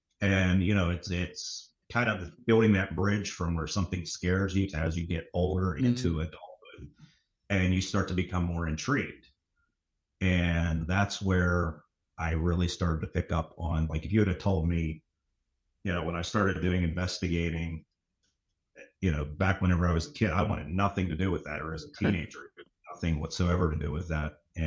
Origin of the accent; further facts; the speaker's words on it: Pittsburgh, Pennsylvania, United States; I'm from the Pittsburgh area.